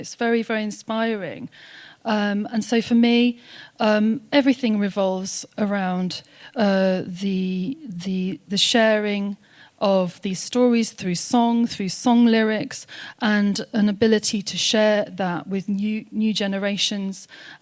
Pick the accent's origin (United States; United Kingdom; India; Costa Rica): United Kingdom; I'm a British songwriter with Polish roots, and my mother was Polish.